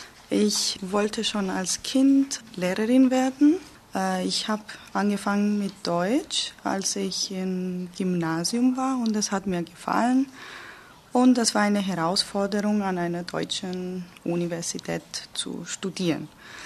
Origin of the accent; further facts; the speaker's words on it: Limassol, Limassol District, Cyprus; German is a second language; Ich komme aus Limassol. Das ist auf Zypern. Ich bin 1985 geboren.